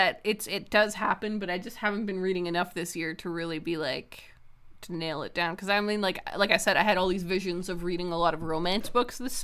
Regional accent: Canada; being Canadian just sort of means that you know what Anne of Green Gables is about, because there's like an animated show that was like on TV when we were kids

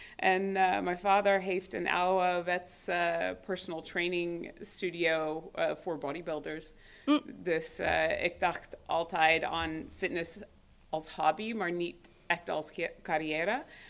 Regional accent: Canada; Dutch is a second language; also born or lived in United States; Ik ben een soort hybrid tussen Canadees en Amerikaans. Mijn vader was Canadees, mijn moeder Amerikaans, geboren in Canada, opgegroeid deels in Amerika, deels in Canada.

